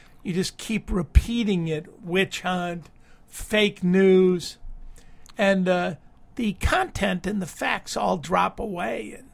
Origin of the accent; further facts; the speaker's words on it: Detroit, Michigan, United States; Of course, I was from Detroit originally, so I'll take either of them.